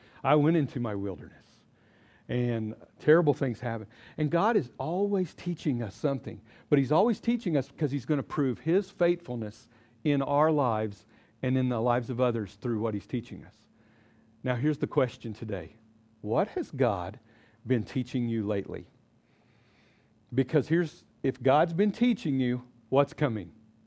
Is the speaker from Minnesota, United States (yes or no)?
no; Oklahoma, United States; I'm from Oklahoma, and I'm a cowboy. I went to OSU.